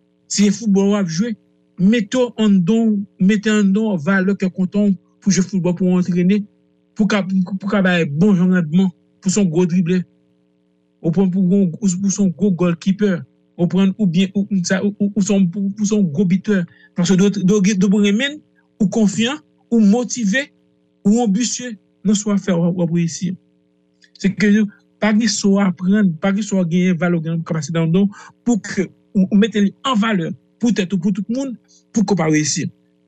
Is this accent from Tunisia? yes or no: no; Haiti; en tant qu'Haïtien.